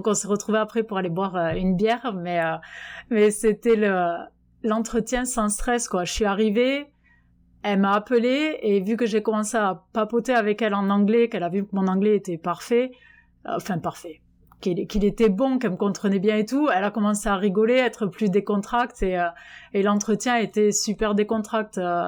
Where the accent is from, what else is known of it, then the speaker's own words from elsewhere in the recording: Albi, Occitanie, France; moved away as an adult; now in Jonesboro, United States; j'ai 38 ans. Je suis originaire d'Albi, dans le Tarn, donc sud-ouest de la France. Et j'habite aujourd'hui à Jonesboro, dans le Tennessee, donc c'est dans le nord-est de l'état du Tennessee. Et ça fait 12 ans que je suis arrivée aux États-Unis